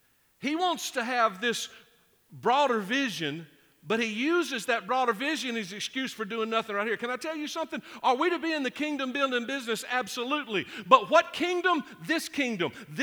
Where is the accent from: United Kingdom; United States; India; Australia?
United States; Ruston, Louisiana; I was raised in Ruston, Louisiana, but my mama and papa lived in Leary, Texas, not long far from here.